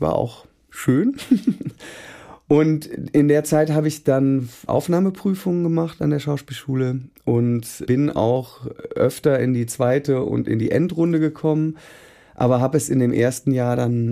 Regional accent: Neuss, North Rhine-Westphalia, Germany; Ich bin in Neuss im Rheinland groß geworden

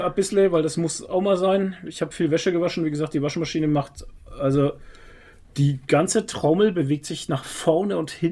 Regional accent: Bavaria, Germany; Also ich kenne es bei uns in Franken halt so Knackwurst halt, weißt du?

